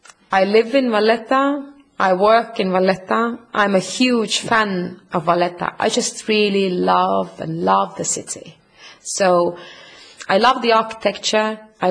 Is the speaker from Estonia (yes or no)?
yes; Estonia; now in Malta; I still say I'm from Estonia. I usually say I'm originally from Estonia, but I live in Malta. So I have Maltese citizenship as well. I have dual citizenship